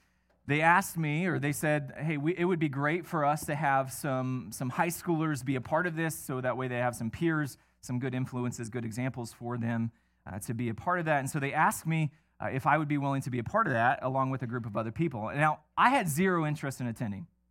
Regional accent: Iowa, United States; I was asked to be a part of a group of students starting a Bible study in my hometown. There was basically a juvenile delinquent center. It was a center for troubled youth in our community sent from all over the state of Iowa

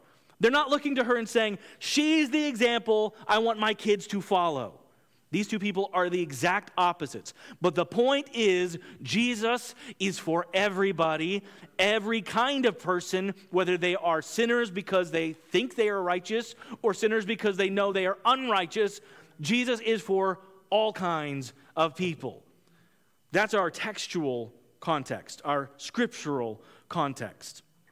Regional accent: United States; also born or lived in Italy; I had seen it, and as an American, I love gelato

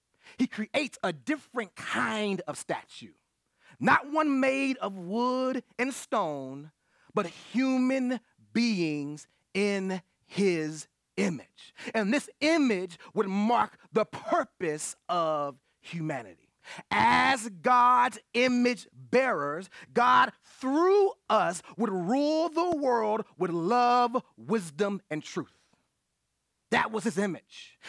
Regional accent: Dallas, Texas, United States; so Dirk Nowitzki, a great basketball player for the hometown Dallas Mavericks, my hometown Dallas Mavericks, right?

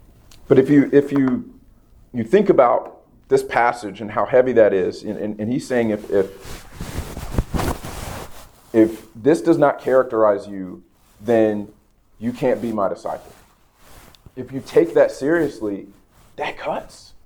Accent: United States; As an American, that can also be a common struggle.

